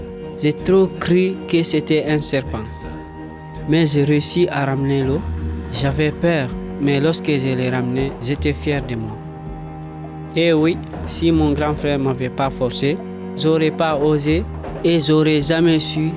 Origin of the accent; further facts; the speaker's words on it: Guinea; Quand j'étais petit en Guinée-Conakry, j'allais chez ma grand-mère.